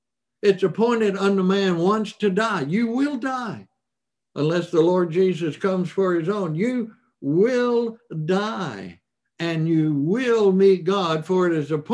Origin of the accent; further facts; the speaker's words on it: Mississippi, United States; The chances are, what would I know? I'm just from Mississippi.